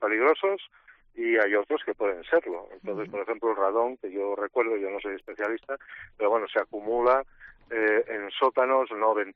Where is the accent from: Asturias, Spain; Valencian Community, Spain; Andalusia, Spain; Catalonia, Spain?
Asturias, Spain; Yo vengo de Asturias y ahí también fueron pioneros en el seguimiento y la medida y el control